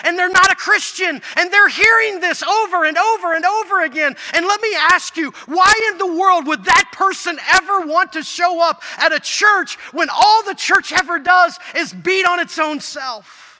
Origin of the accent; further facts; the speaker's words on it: Indiana, United States; because we're from Indiana, we have this spiritual gift of eavesdropping, right? That's kind of it's a spiritual gift we get here in Indiana.